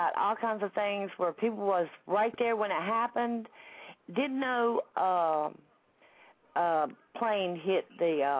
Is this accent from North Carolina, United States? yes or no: yes; Greensboro, North Carolina, United States; Greensboro, North Carolina.